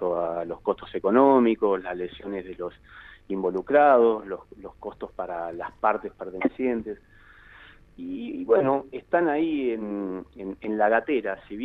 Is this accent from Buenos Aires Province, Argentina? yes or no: no; General Roca, Río Negro, Argentina; Yo soy de Roca y pienso en vivir una Roca más linda, más sostenible.